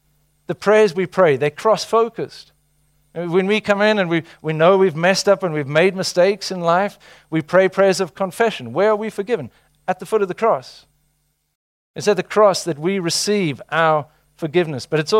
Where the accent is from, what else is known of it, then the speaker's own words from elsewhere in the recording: South Africa; I'm from South Africa.